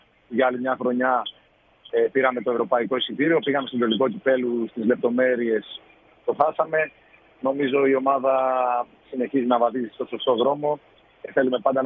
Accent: Drama, Eastern Macedonia and Thrace, Greece; Εγώ επειδή ήμουν από τη Δράμα

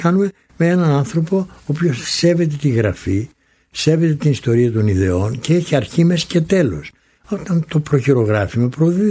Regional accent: Lamia, Central Greece, Greece; Πρέπει να ήμουνα στην πρώτη-τελευταία τάξη του Δημοτικού, στην πατρίδα μου τη Λαμία

